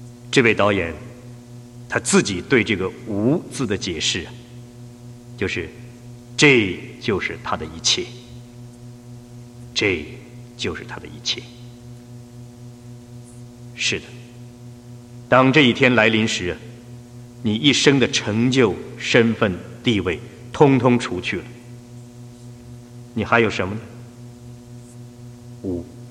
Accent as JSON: {"language": "Chinese", "country": "China", "said": "我就想到我们中国人常说老吾老以及人之老的名言了。"}